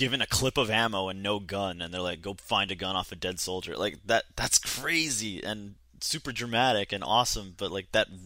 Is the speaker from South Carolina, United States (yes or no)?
no; Utah, United States; Because growing up in Utah, like, right next to an Air Force base